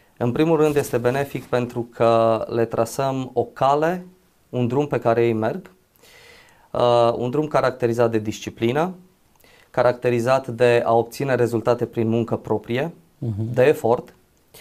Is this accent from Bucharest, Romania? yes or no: no; Zalău, Sălaj County, Romania; 40 de ani împliniți, prin mila Domnului, 2 copii. Sunt din Zalău, locuiesc în Zalău.